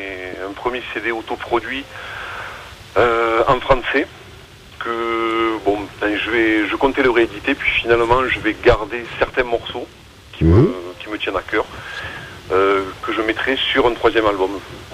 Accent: Provence-Alpes-Côte d'Azur, France; now in Nîmes, France; Mais je suis du Var, mais bon, oui, ça fait quelques années que je suis sur Nîmes, oui.

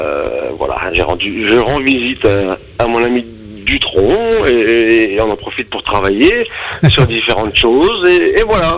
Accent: Metz, Grand Est, France; also born or lived in La Rochelle / Haute-Marne; je viens de Metz, Moselle, 57. Voilà, moi, je suis vraiment de l'Est. Et j'ai vécu un peu partout. Enfin, j'ai vécu un peu La Rochelle quelques années avec mes parents. Après, je suis remonté dans l'Est, en Haute-Marne.

